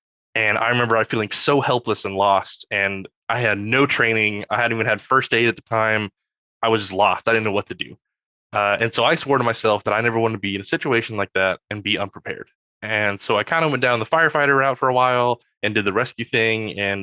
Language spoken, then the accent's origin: English; Chattanooga, Tennessee, United States; there was a big tornado that came through my hometown of Chattanooga, Tennessee.